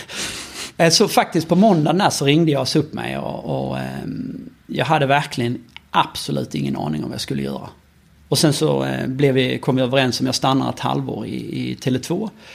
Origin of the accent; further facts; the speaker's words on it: Munke Ljungby, Skåne, Sweden; jag kommer från Munke Ljungby. Så jag tror inte du kan komma så mycket närmare golvet än Munke Ljungby.